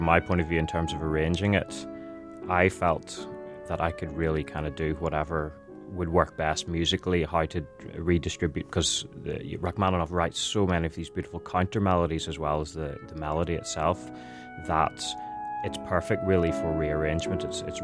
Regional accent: Belfast, Northern Ireland, United Kingdom; So I'm from Belfast, Northern Ireland

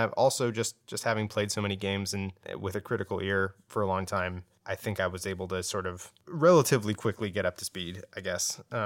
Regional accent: San Jose, California, United States; now in New York, United States; We're all from San Jose. Logan and I are the two members of the team who work remotely. We live in New York and everybody else is in California.

